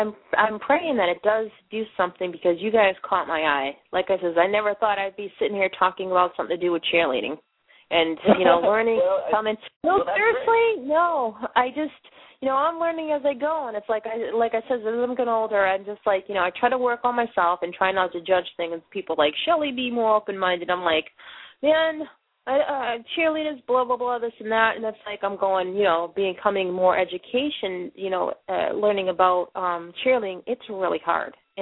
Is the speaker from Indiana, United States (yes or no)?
no; Boston, Massachusetts, United States; accent: Boston; I do apologize because with my Boston accent, I kind of actually butcher people's names